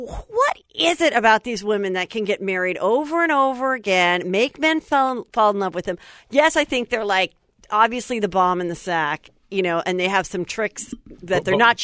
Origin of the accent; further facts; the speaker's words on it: Woodland Hills, California, United States; Woodland Hills